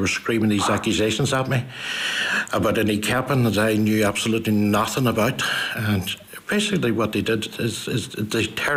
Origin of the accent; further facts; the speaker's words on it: Derry, Northern Ireland, United Kingdom; I grew up in Derry, obviously, and led, I suppose, a normal life. I don't actually remember peace in Derry.